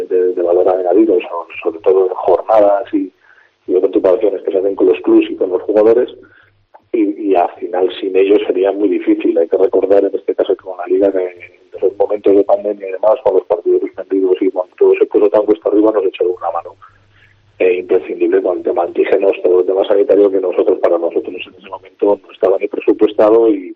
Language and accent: Spanish; Cantabria, Spain; tenemos que estar muy orgullosos como cántabros